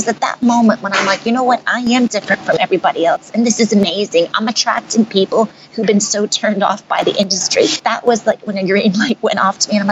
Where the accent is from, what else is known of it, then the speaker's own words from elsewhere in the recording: New York, United States; born there; also born or lived in Texas / Netherlands / Japan; now in Washington, D.C., United States; And growing up, I was born in New York, and I lived in Texas, the Netherlands, Japan, and I've settled here in the Washington, D.C. area.